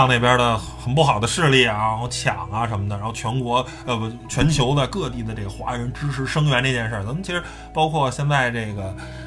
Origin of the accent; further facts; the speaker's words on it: China; 我是中国人，我们就信这一套东西，对不对？我们中国人信了好几千年了